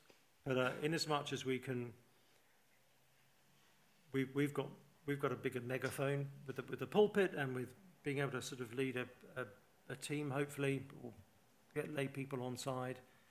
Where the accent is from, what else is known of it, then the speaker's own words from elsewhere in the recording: England, United Kingdom; It's exhausting being English, isn't it?